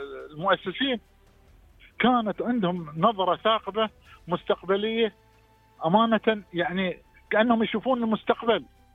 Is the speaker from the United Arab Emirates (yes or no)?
yes; Dubai, United Arab Emirates